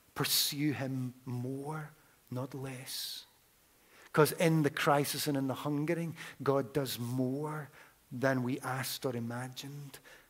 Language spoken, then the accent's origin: English; Glasgow, Scotland, United Kingdom; my hometown, my home city in Glasgow.